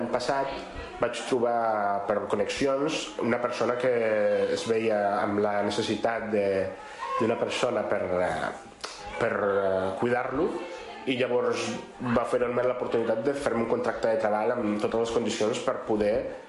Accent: Venezuela; moved away as an adult; now in Spain; sóc veneçolà, tinc 26 anys i sóc migrant.

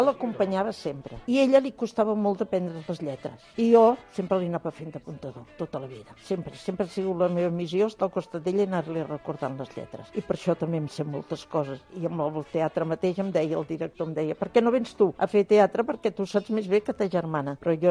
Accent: Barcelona, Catalonia, Spain; Soc de Barcelona, tinc 87 anys

